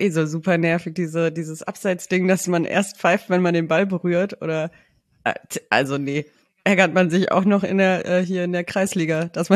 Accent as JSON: {"language": "German", "region": "Swabia", "country": "Germany", "said": "Ich bin ja auch aus Schwaben."}